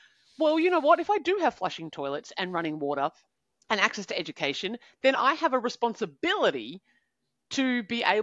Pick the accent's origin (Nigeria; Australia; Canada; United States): Australia; born there; I was born in Australia.